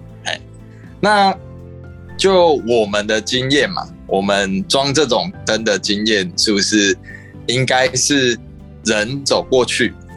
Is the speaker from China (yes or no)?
no; Taiwan; 像我们台湾人的第一个想到说啊，我要赶快去跟柜台反应